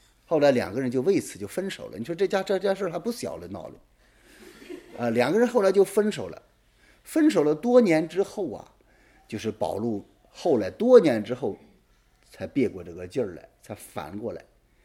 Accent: China; 我们中国人说的什么叫情义两难全啊

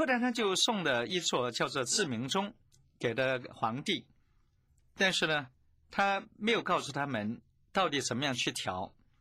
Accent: China; 因为毕竟我们中国人是以士为主，士农工商

